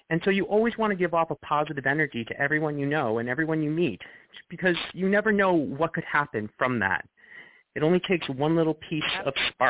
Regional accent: Long Island, New York, United States; I grew up in Long Island. So, you know, being an actor seems kind of, well, you know, there you are.

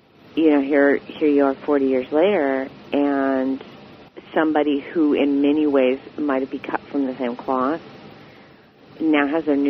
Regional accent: California, United States; I grew up in Central California, in one of those communities where everybody listened

